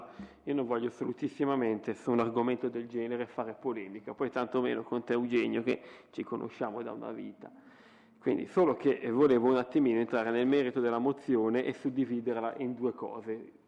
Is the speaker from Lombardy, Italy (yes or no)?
yes; Erba, Lombardy, Italy; also born or lived in Cantù; Io vivo Erba da quando sono nato, non sono nato a Erba perché sono nato a Cantù, comunque vivo Erba da quando sono nato